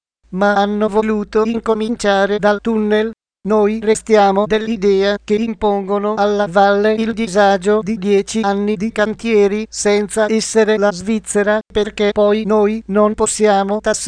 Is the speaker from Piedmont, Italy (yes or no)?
yes; Piedmont, Italy; Come piemontese credo che la Torino-Lione sia una priorità